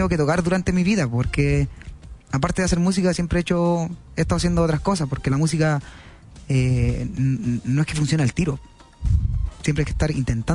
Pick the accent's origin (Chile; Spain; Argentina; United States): Chile; Taltal, Antofagasta; donde más tiempo pasé fue en Taltal finalmente, porque nací en Antofagasta, estuve varios años en Antofa y después nos fuimos para Taltal con la familia. Y ahí estuvimos en la residencial de mi abuelita.